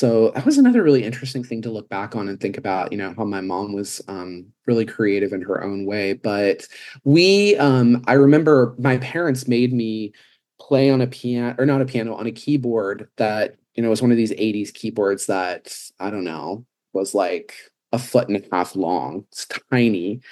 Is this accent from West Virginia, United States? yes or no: yes; West Virginia, United States; I had no idea what that is when I was younger growing up in West Virginia, because I was so isolated. It was, such a rural place